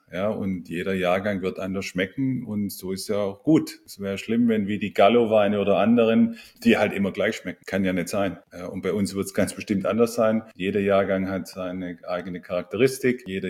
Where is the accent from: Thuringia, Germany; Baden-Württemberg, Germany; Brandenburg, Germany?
Baden-Württemberg, Germany; Ich komme ursprünglich aus der Ludwigsburger Ecke.